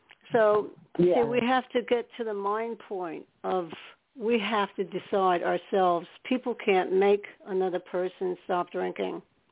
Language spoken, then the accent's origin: English; New York, United States; born there; now in New Jersey, United States; I know I said I'm from New York because I was born in New York.